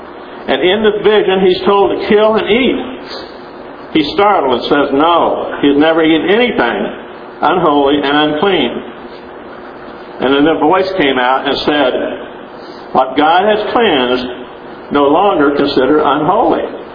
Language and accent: English; Kansas, United States; I was raised in Kansas. I saw you pay for what you get.